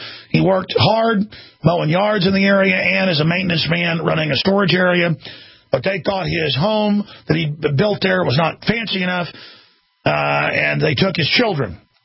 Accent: Dallas, Texas, United States; A lot of black friends growing up in Dallas, I remember being pulled over and things

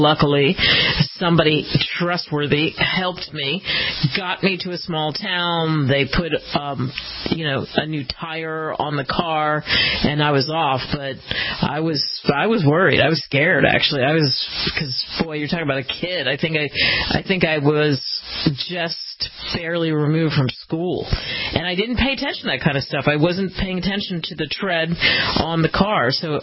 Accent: Pennsylvania, United States; And growing up outside of Philly, I remember always constantly having to make that switch.

